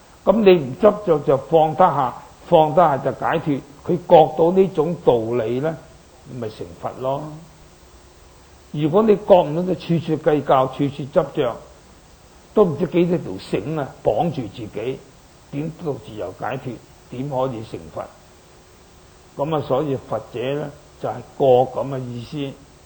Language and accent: Cantonese; Guangdong, China; 我哋廣東人有句話，廣東就有三寶。